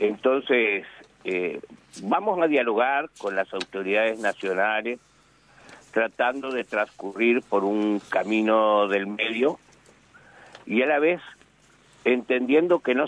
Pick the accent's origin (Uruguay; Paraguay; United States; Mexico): Uruguay; así como los uruguayos, a través de lo que denominamos trazabilidad vacuna, esa caravanita que colocamos en la oreja de nuestros animales